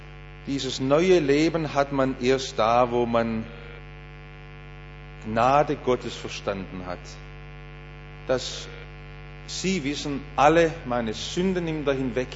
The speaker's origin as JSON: {"language": "German", "country": "Germany", "said": "Nun bin ich nicht Jude wie Paulus, ich bin Deutscher, und wir Deutschen müssen einfach so ein großes Wort, das Paulus sagt, zerhacken."}